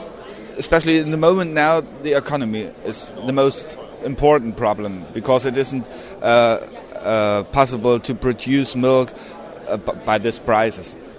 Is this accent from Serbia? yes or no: no; Germany; English is a second language; We're from Germany, from the middle of Germany